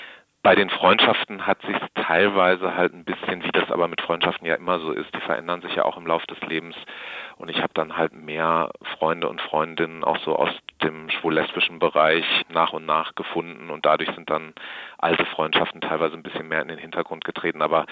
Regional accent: Freiburg, Baden-Württemberg, Germany; Also ich bin hier in Freiburg auch aufgewachsen als Kind, als Schüler.

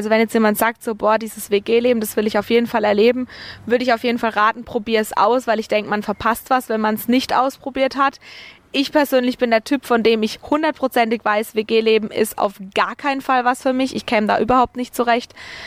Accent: Bötzingen, Baden-Württemberg, Germany; ich wäre nicht gern in Freiburg groß geworden. Bei uns in Bötzingen war das halt wirklich so

